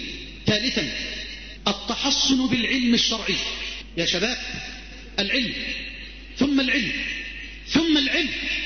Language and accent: Arabic; Egypt